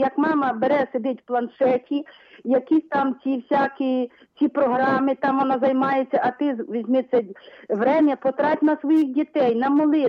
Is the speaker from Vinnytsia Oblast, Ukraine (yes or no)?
yes; Vinnytsia, Vinnytsia Oblast, Ukraine; я з Вінниці, з Матері Божої Ангельської.